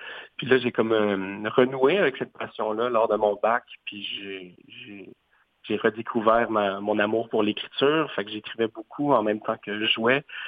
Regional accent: Quebec, Canada; born there; Oui, je suis né au Québec.

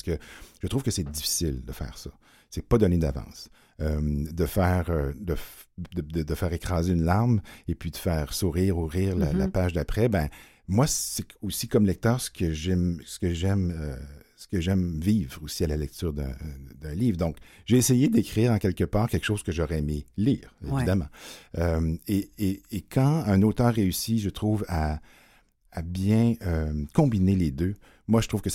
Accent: Quebec City, Quebec, Canada; je viens de la ville de Québec

